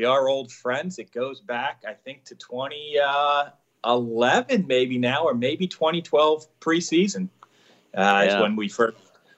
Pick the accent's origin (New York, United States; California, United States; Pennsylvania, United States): Pennsylvania, United States; Yeah, so no, I grew up outside Philadelphia. My father was a professor, immigrant.